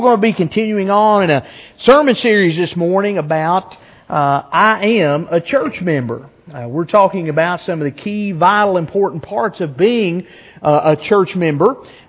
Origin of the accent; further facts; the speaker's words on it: Appalachia, United States; It's solely because I'm Appalachian, I promise, and because I had gravy.